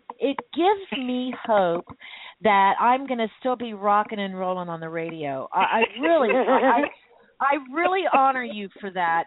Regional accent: Miami, Florida, United States; I was born and raised in Miami, although I'm in Southwest Florida now.

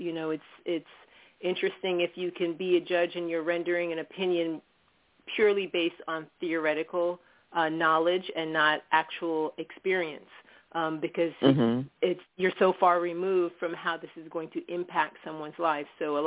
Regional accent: Miami, Florida, United States; Growing up in Miami, and I've, grown up in South Florida

